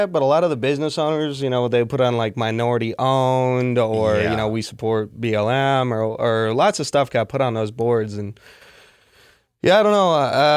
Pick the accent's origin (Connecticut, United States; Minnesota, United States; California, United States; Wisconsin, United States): Minnesota, United States; Minneapolis; Minneapolis.